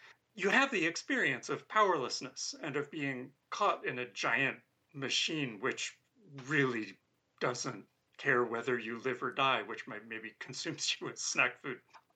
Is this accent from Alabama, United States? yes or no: no; New York, United States; And for a teenage boy growing up in New York in that time, that revelation rang strangely true.